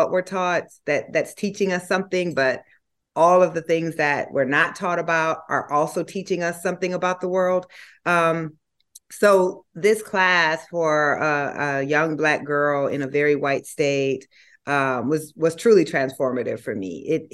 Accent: Iowa, United States; even though I grew up in Iowa, there were still enough Black folks there to segregate us.

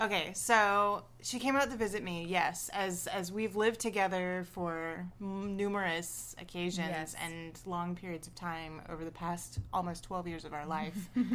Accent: Atlanta, Georgia, United States; I'm from Atlanta. It's the streets.

